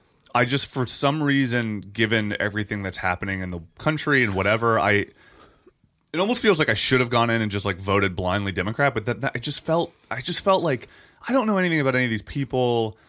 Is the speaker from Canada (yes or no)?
yes; Canada; and we're Canadian. What the fuck?